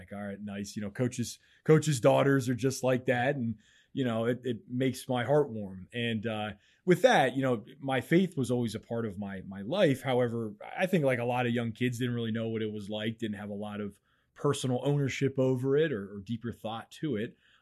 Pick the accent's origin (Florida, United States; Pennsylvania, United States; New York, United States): Pennsylvania, United States; Mechanicsburg; I'm the youngest of five. I grew up in Mechanicsburg, Pennsylvania.